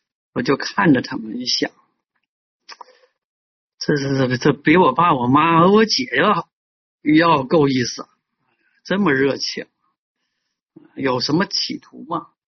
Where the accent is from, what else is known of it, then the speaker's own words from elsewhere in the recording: China; 外国人嘛，展示出我们中国人的那种风度。